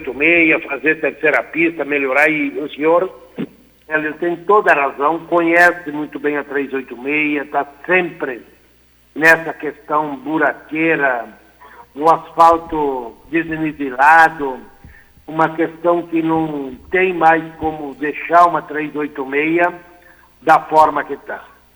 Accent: Rondinha, Rio Grande do Sul, Brazil; Eu sou natural de Rondinha

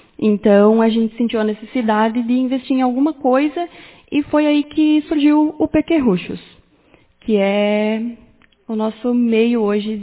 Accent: Alpestre, Rio Grande do Sul, Brazil; moved away as an adult; now in Iraí, Brazil; eu venho lá do interior de Alpestre, de Farinhas mais precisamente. Há uns 10 anos, 11 anos que eu estou morando aqui, casei.

